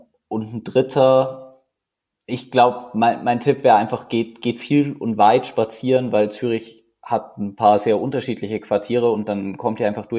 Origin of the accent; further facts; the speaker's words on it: Neumarkt, Bavaria, Germany; für die Sektion Neumarkt, wo ich aufgewachsen bin.